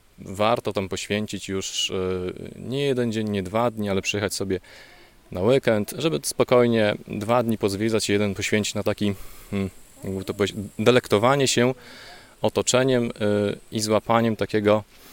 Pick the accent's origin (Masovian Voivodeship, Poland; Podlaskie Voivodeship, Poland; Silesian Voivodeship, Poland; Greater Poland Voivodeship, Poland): Podlaskie Voivodeship, Poland; Białystok; a my jesteśmy z Białegostoku i okolic, można tak powiedzieć bardziej z okolic, ale takich bliskich.